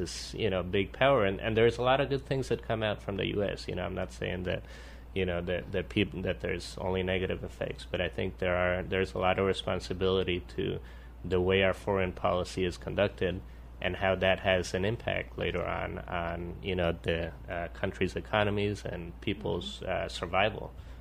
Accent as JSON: {"language": "English", "country": "Nicaragua", "tie": "born or raised there", "said": "Yeah, and I grew up in Nicaragua. I'm a dual citizen, actually, of the U.S. and Nicaragua"}